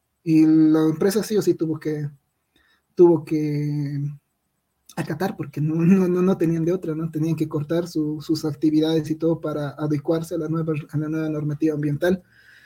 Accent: Cochabamba, Bolivia; especialmente como yo soy cochabambino, aquí siempre estamos con el lío de la Laguna Lalay

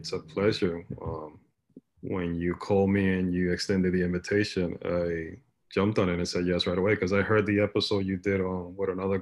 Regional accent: New York, United States; So I was born in Washington Heights, but I lived all my life, at least to when I was 18 or 19 in Inwood.

